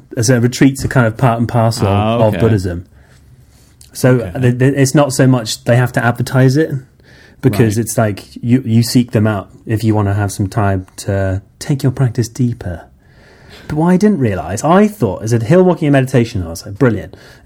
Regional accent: Liverpool, North West England, United Kingdom; I'm not from a sangha. I'm from Liverpool.

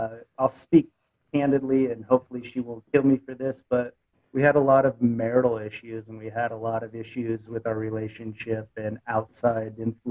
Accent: Texas, United States; I grew up, I was raised in West Texas, played a lot of West Texas football, Friday Night Lights.

